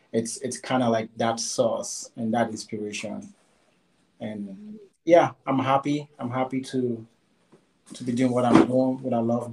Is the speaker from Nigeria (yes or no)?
yes; Nigeria; I am originally Nigerian. And I always tell people that I'm Nigerian because I am from Hausa and I'm from the Igbo tribe. So I'm kind of mixed in even in the Nigerian culture.